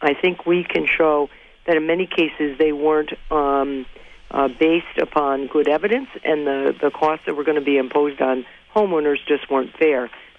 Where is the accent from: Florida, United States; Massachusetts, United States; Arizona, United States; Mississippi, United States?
Massachusetts, United States; I grew up in Berkshire County, of course.